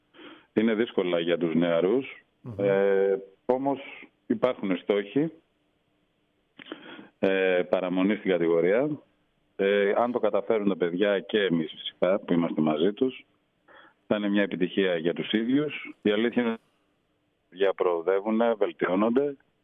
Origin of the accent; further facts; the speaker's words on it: Volos, Thessaly, Greece; moved away; Ο Βόλος είναι μια πολύ όμορφη πόλη. Μετά από 32 περίπου χρόνια γύρισα στην πόλη μου.